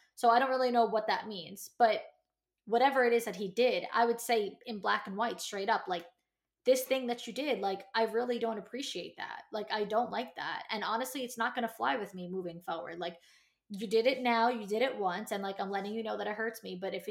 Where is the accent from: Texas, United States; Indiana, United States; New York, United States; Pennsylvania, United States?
New York, United States; Let me tell you something, I'm from New York. I've been to Italy.